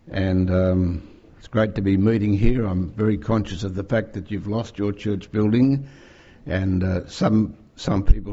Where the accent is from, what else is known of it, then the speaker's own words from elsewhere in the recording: Australia; Now, friends, speaking as an Aussie, it's demoralising to be on the losing side.